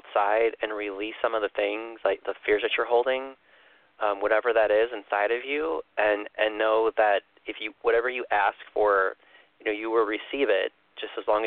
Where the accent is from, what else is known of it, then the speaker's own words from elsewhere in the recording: Chicago, Illinois, United States; But when I grew up in Chicago, you know, it can get down to like, you know, 10 degrees.